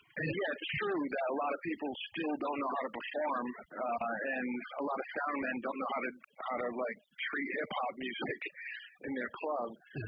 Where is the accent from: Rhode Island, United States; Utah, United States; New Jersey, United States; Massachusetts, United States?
Rhode Island, United States; And so I just I come from Rhode Island, you know, it's not a very it wasn't saturated in hip hop to any degree.